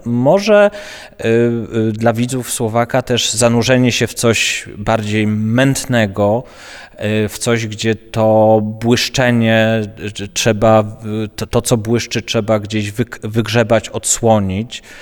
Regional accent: Kraków, Lesser Poland, Poland; a ja jestem z Krakowa, ja w Krakowie zaczynałem pracować

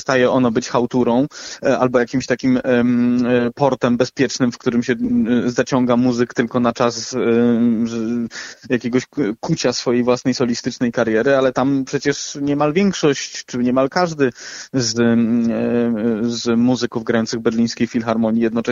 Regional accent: Cieszyn, Silesian Voivodeship, Poland; bo przywołujesz Cieszyn, czyli moje rodzinne miasto.

